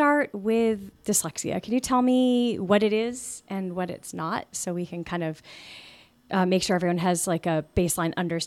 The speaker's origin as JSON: {"language": "English", "town": "Fairfield", "region": "Connecticut", "country": "United States", "tie": "born or raised there", "said": "which is in my hometown of Fairfield, Connecticut."}